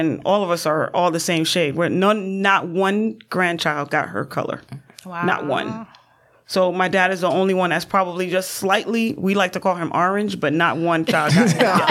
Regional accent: Brooklyn, New York, United States; Growing up in Brooklyn, everyone was from somewhere.

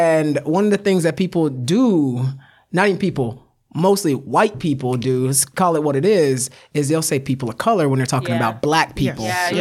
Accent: Jamaica; my people from way back when may have descended from there, but I'm from Jamaica.

